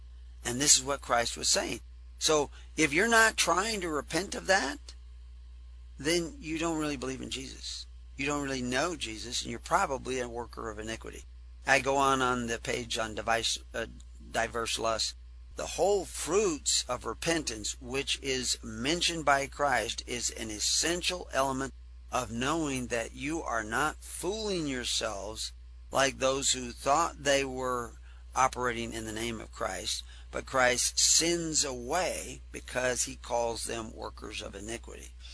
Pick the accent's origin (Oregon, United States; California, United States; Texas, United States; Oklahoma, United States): Texas, United States; I was raised in Texas.